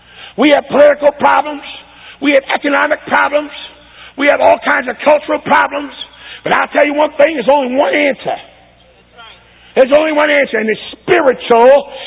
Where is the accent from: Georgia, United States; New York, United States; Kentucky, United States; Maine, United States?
Maine, United States; Yeah, I'm from Maine. Just write it off as some quirk. Believe the Bible way. Maybe it's because I'm from Maine.